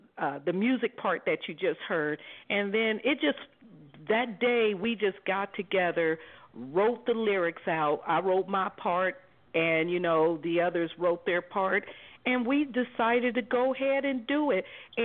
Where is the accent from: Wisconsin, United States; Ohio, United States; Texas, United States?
Ohio, United States; Columbus; born there; now in Las Vegas, United States; I was born in Columbus, Ohio. And where I live now is in Las Vegas.